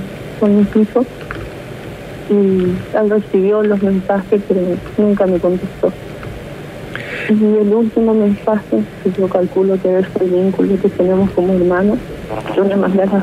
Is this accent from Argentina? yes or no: yes; Virasoro, Corrientes, Argentina; Y nosotros somos de Virasoro.